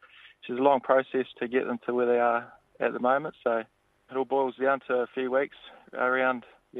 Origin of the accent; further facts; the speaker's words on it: Cromwell, Otago, New Zealand; from Cromwell, down central Otago here. We grow cherries.